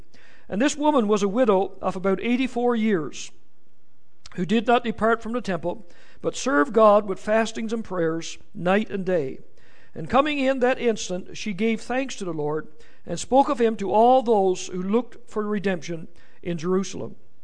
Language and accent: English; Newfoundland and Labrador, Canada; Now, as a Newfoundlander, we always got a problem with our H's and leaving them off in some places, putting them in the wrong places.